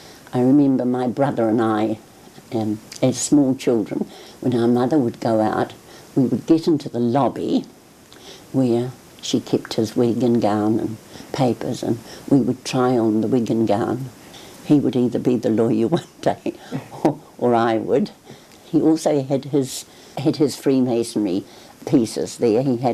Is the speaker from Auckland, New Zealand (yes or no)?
no; Wellington, New Zealand; I lived in Wellington, in Goring Street. For anyone who knows, that's off Tinakori Road. I was born actually in Molesworth Street on the 1st of October 1936.